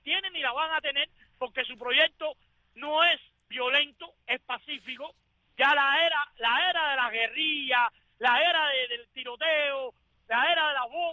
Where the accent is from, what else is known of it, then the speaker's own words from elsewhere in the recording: Cuba; Yo como cubano